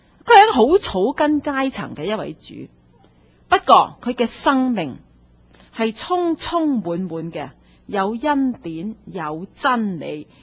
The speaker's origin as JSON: {"language": "Chinese", "country": "China", "said": "可能我们中国人比较难理解一点。"}